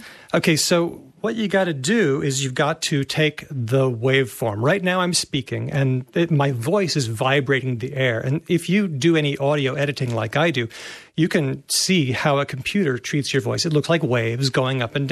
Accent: United States; now in Australia; I'm originally from the States and I've been living here for about 20 years, but I'm afraid that my brain is just not plastic enough to be able to do the Australian accent.

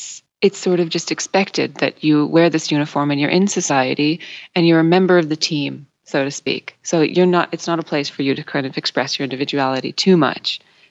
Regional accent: Canada; because I'm from Canada

